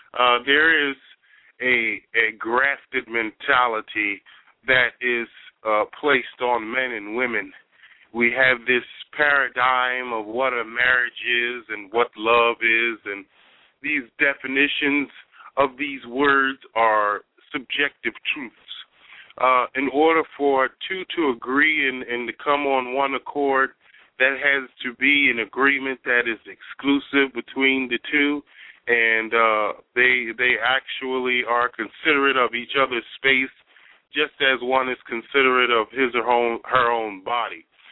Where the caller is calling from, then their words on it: Philadelphia, Pennsylvania, United States; I'm calling from Philadelphia.